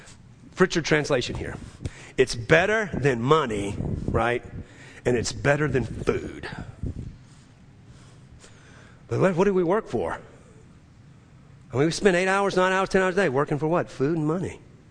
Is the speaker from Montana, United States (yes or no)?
no; Metairie, Louisiana, United States; I was in the kitchen table at 3612 James Drive where I grew up in Metairie, Louisiana.